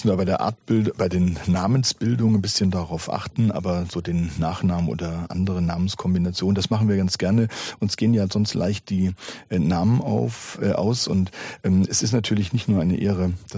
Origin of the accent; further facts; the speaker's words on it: Hamburg, Germany; Wir waren als Hamburger Dauergäste bei Hagenbeck